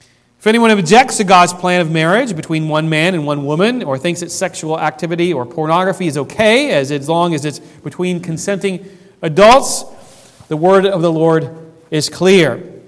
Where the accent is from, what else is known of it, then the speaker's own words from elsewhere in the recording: Ohio, United States; I grew up in Ohio, and I watched probably too much TV